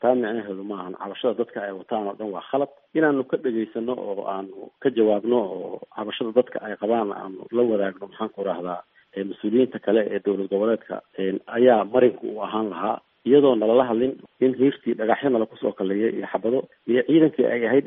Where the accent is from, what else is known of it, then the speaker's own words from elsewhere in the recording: Garbahaarey, Gedo, Somalia; born there; anigu garbaharay baan ku dhashay oo ka imid